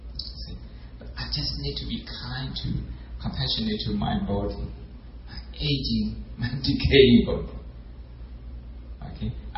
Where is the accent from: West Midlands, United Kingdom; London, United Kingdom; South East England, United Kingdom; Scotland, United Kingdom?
South East England, United Kingdom; Oxford; I understand your stress. I come from Oxford.